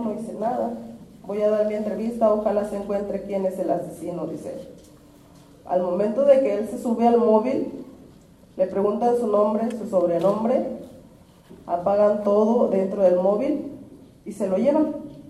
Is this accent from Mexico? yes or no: yes; Loma de Bacum, Sonora, Mexico; pues venimos de la comunidad de Loma de Bacum.